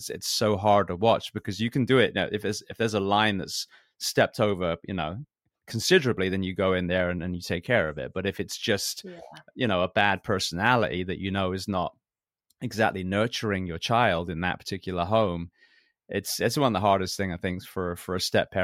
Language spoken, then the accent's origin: English; Bath, South West England, United Kingdom; I'm a farm boy. I grew up out just outside Bath, so I know Tamworth for the pigs.